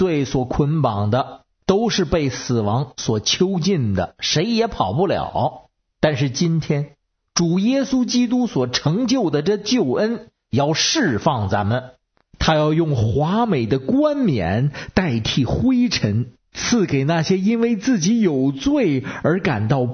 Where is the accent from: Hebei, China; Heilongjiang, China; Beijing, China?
Beijing, China; 我是北京的…